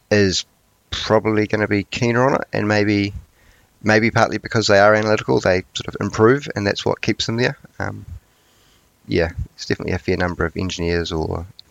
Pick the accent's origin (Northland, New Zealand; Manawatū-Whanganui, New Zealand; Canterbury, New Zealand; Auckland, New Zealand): Canterbury, New Zealand; Christchurch; So I grew up in Christchurch